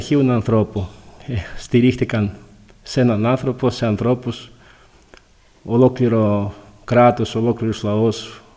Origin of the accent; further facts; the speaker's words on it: Ukraine; now in Thessaloniki, Greece; στην Θεσσαλονίκη και κατάγομαι από την Ουκρανία. Γεννήθηκα στην Ουκρανία το 1989